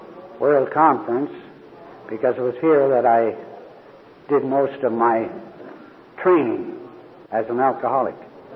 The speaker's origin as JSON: {"language": "English", "town": "Sydney", "region": "Nova Scotia", "country": "Canada", "said": "from Sydney, Nova Scotia, not quite to the easterly point of the country"}